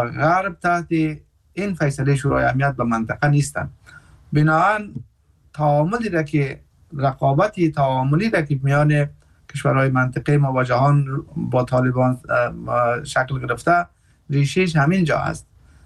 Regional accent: Afghanistan; ما مردم که از افغانستان هستیم

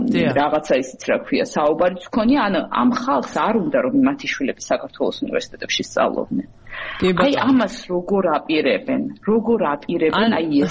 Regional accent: Sukhumi, Abkhazia, Georgia; მე სოხუმიდან ვარ, სოხუმში აშენებული

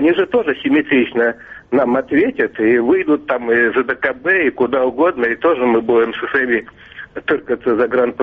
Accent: Moscow, Russia; я из Москвы.

